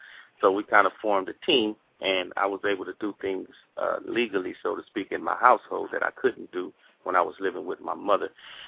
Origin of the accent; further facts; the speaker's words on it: Compton, California, United States; I live in the area of Compton, and I was born and raised in Compton.